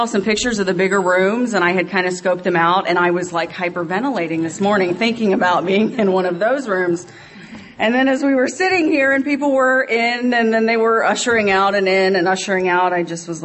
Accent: Sugar Hill, Georgia, United States; I'm from Sugar Hill, Georgia, which is about 45 minutes from here.

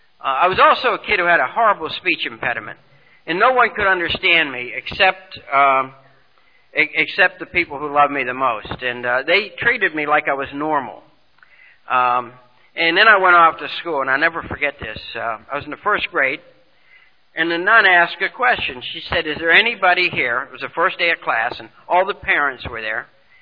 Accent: Ireland; But I'm the second child, the eldest son in a family of 11 children. I'm Irish.

